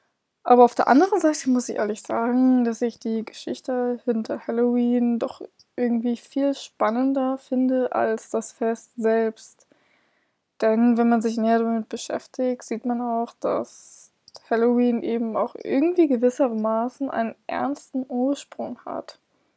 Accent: Northern Germany, Germany; Ich komme ja selber aus Norddeutschland

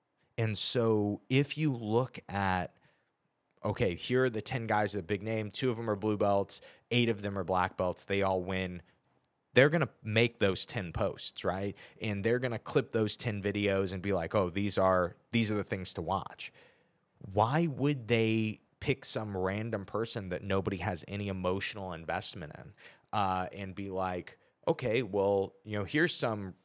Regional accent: Midwest, United States; as a Midwesterner, it felt a little more like infamy than recognition.

